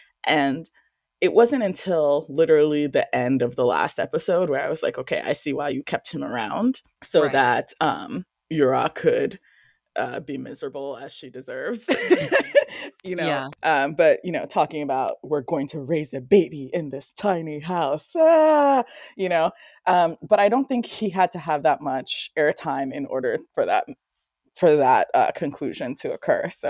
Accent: United States; I particularly hate that idea as an American who knows that is not like, we don't have any secret magic medical stuff that Korea doesn't have

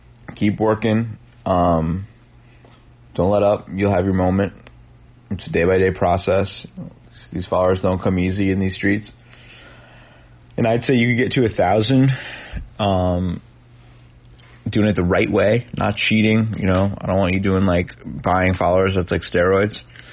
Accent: Amherst, Massachusetts, United States; I grew up in Amherst.

